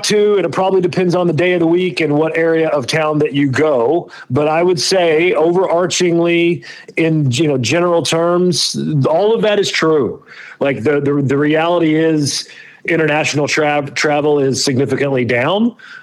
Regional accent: Kentucky, United States; I mean, I grew up in Kentucky, so you know, not unlike others that grow up on that side of the world

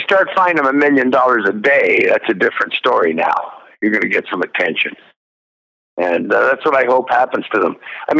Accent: Canada; I hate being ashamed of being a Canadian. It's not the first time.

